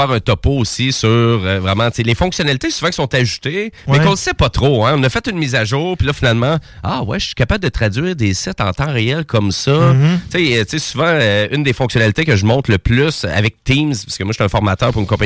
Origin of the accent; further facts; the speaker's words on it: Quebec, Canada; accent: Quebec French; avec mon petit accent québécois